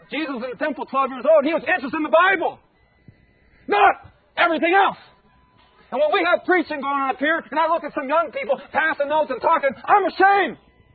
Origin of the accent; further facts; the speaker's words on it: Ohio, United States; But I'm from Ohio. Go talk to Ohio farmers when they want to try to get somebody to make hay.